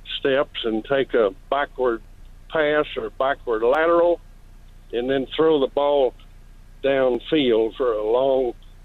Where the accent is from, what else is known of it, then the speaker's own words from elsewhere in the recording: the South, United States; accent: Southern; You can tell I'm a Southerner by my accent.